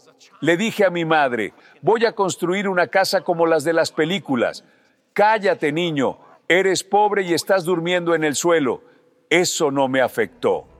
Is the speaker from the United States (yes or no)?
yes; United States; Bueno, número uno, soy estadounidense.